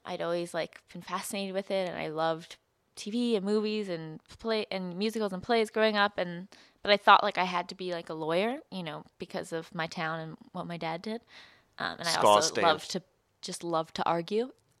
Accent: Scarsdale, New York, United States; I am from Scarsdale, New York, which is where Mark is from in the musical Rent.

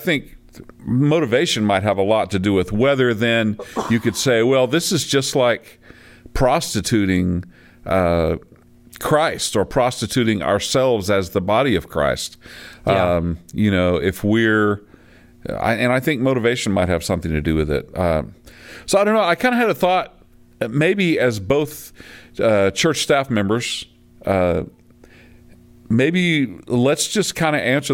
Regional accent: Independence, Missouri, United States; I grew up in Independence, Missouri, where that sort of the home of a lot of those organizations.

